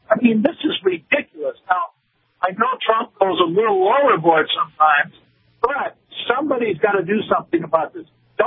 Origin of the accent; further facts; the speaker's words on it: Seattle, Washington, United States; Michael, I have lived in Seattle for 75 years. I live in Bellevue now, and I grew up in Wedgwood